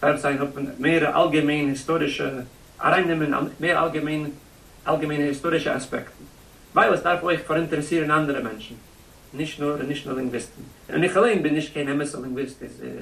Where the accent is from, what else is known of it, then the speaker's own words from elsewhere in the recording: United States; born there; German is a second language; Nein, ich bin ein Amerikaner geboren, aber die Mama ist also ein halb Israelitiker.